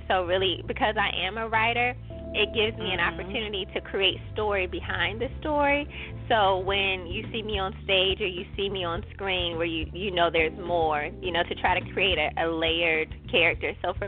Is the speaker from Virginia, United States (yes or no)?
yes; Newport News, Virginia, United States; Absolutely, because I'm from Newport News.